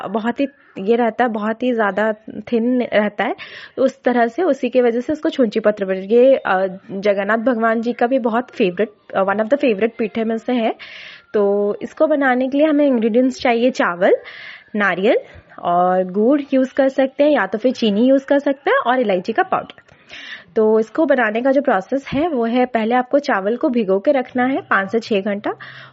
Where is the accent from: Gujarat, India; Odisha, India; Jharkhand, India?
Odisha, India; Bhubaneswar; मैं उड़ीसा भुवनेश्वर से हूँ।